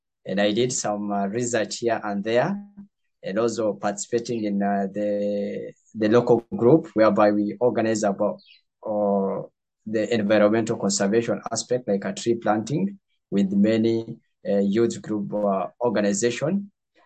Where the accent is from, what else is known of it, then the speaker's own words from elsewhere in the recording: Kenya; English is a second language; I'm from Kenya. I live in the part of northern Kenya.